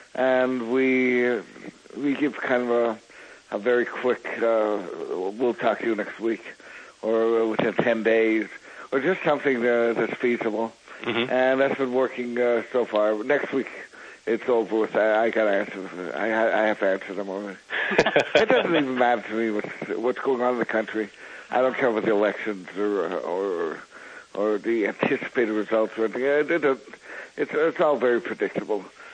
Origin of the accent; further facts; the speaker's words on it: Canada; now in Israel; Originally, Middle Canada.